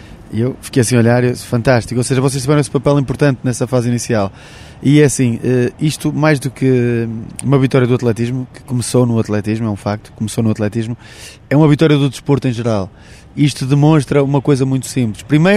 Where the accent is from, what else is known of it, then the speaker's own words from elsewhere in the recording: Santa Maria da Feira, Aveiro, Portugal; Perguntavam-me esta semana em Santa Maria da Feira, que é de onde eu sou